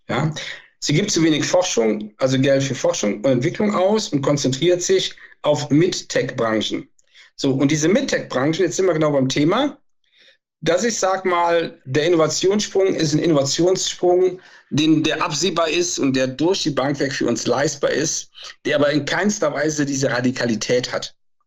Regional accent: North Rhine-Westphalia, Germany; Da, wo ich herkomme, zwischen Köln und Aachen, dort sind, seitdem ich denken kann, Dörfer umgesiedelt worden

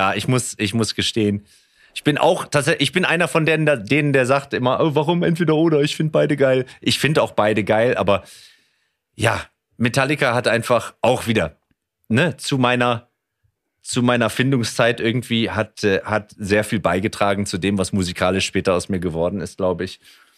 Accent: Rotenburg an der Wümme, Lower Saxony, Germany; ich bin ja jetzt wieder in Norddeutschland ansässig sozusagen und ich bin in Rothenburg an der Wümme bin ich geboren. Das ist ein kleines Städtchen, so auf halber Strecke zwischen Bremen und Hamburg und bin auch hier auf dem Lande sozusagen aufgewachsen oder zumindest habe ich hier gewohnt.

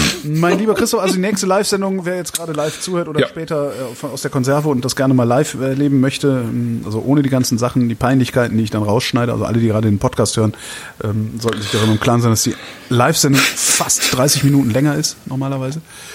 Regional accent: Cologne, North Rhine-Westphalia, Germany; now in Berlin, Germany; Ich bin halt Kölner, auch wenn ich in Berlin wohne

